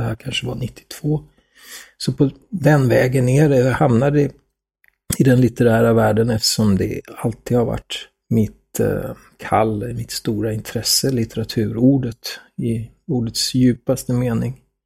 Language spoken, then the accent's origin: Swedish; Kalix, Norrbotten County, Sweden; born there; Jag är född 64 i Kalix i Norrbotten av alla ställen.